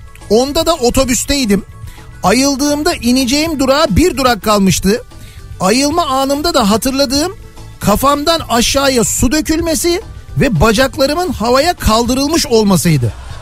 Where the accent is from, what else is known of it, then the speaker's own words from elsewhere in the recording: Nurhak, Kahramanmaraş, Turkey; now in Istanbul, Turkey; 2014 senesi memleketim Nurhak Kahramanmaraş'a gittim, bayram tatili.